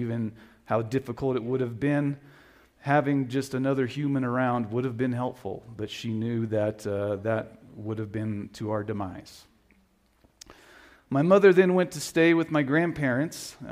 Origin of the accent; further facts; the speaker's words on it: Topeka, Kansas, United States; moved away as an adult; We moved here from Topeka, Kansas, where my wife and I were both born and raised.